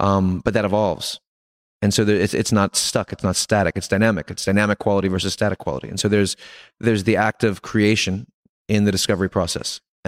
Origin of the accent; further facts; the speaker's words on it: New York, United States; I love New York. I'm a New Yorker. I love this city